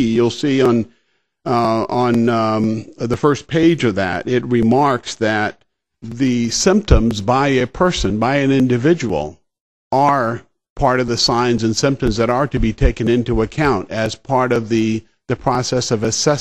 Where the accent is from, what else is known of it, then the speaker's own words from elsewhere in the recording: Fairbanks, Alaska, United States; from Fairbanks. Welcome to Fairbanks